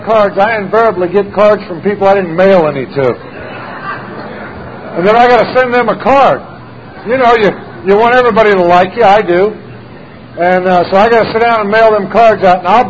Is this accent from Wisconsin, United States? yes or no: no; Danville, Illinois, United States; born there; I was born in Danville, Illinois.